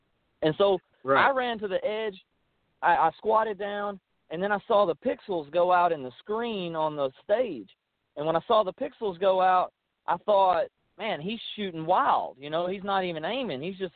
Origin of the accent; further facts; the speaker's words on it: Alabama, United States; I'm from Alabama, and we got, you know, a lot of tornado sirens there.